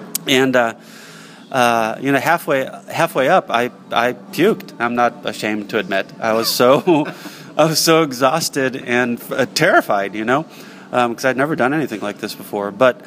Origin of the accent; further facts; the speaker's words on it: Philadelphia, Pennsylvania, United States; also born or lived in New Jersey; now in New Hampshire, United States; I came from Philadelphia and from New Jersey, and there's those weekly arts and entertainment papers all over the place.